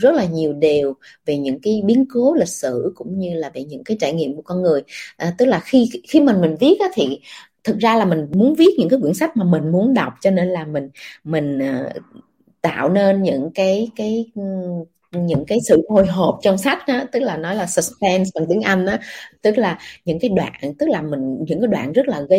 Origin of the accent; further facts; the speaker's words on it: Bac Lieu, Vietnam; tức là mình sinh ra Việt Nam, mình lớn lên Việt Nam, và hồi trước mình lớn lên ở miền quê, tức là mình lớn lên ở Bạc Liêu